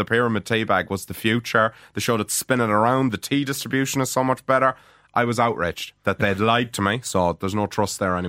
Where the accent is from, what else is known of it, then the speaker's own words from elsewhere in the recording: Connacht, Ireland; I'm from Mayo.